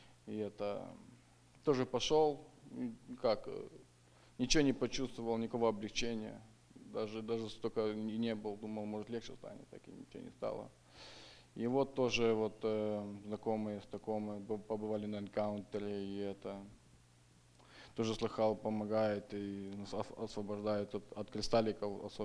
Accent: Tacoma, Washington, United States; Russian is a second language; мне 25 лет. Я из Такомы. Тоже из пятидесятнической церкви.

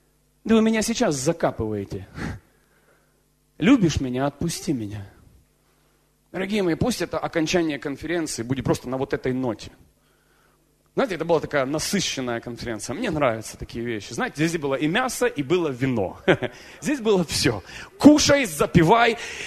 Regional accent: Ukraine; born there; Да я вообще украинец, да и я на Украине родился, русский, вообще не понять, кто я.

